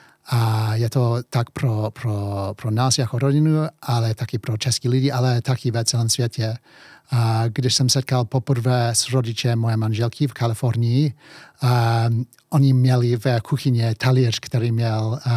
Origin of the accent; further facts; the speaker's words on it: England, United Kingdom; Czech is a second language; now in Czech Republic; asi můžete slyšet, že nenarodil jsem se tady v České republice. Narodil jsem se v Anglii. Moje maminka je Angličanka